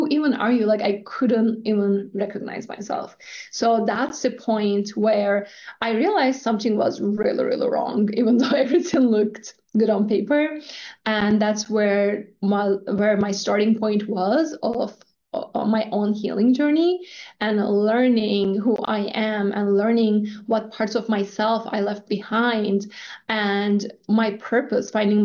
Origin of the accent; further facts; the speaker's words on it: Turkey; my story is just growing up in Turkey in a family that looked really perfect from the outside.